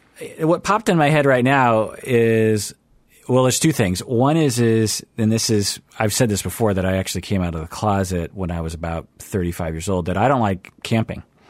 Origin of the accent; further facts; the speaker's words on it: Seattle, Washington, United States; I grew up in Seattle. I've done a lot of camping in my life.